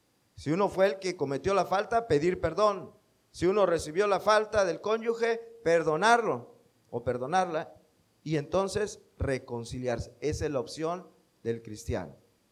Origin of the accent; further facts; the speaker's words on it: Mexico; Lo digo porque nuestro país, nuestra cultura como mexicanos es muy dada a decir mentiras.